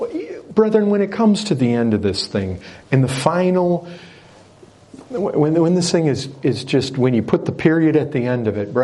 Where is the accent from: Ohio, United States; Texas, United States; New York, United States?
Texas, United States; even though I'm from Texas, and so we're still pretty, we like our liberties and like our rights down there quite a bit